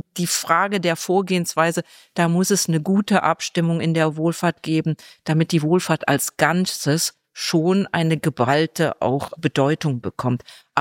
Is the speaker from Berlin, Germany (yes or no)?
no; Cologne, North Rhine-Westphalia, Germany; als Kölnerin